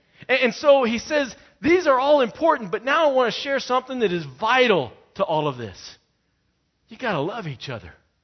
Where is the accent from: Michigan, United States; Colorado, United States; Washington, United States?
Colorado, United States; I was a paper boy growing up in Colorado.